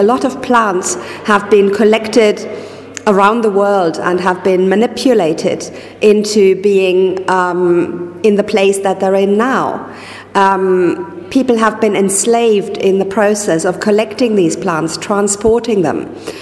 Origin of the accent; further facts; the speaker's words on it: Germany; now in Netherlands; I'm originally from Germany, but I currently work in the Netherlands at the University of Groningen